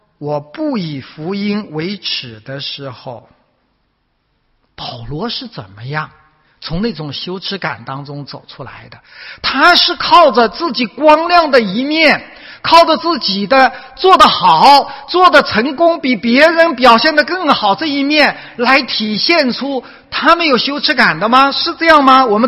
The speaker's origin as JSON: {"language": "Chinese", "country": "China", "said": "作为华人，作为从大陆来的牧师，"}